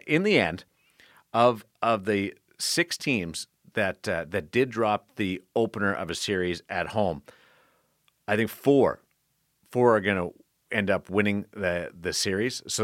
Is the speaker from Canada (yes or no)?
yes; Canada; That voice is just so etched in my brain as a Canadian